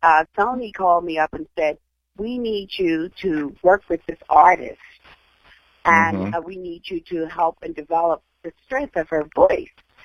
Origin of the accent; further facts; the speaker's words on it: Trenton, New Jersey, United States; it's called Trenton Makes Music, which is my hometown.